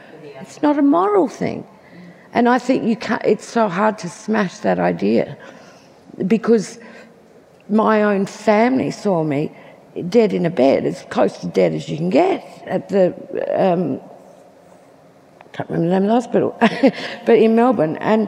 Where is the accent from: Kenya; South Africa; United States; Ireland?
Ireland; I'm Irish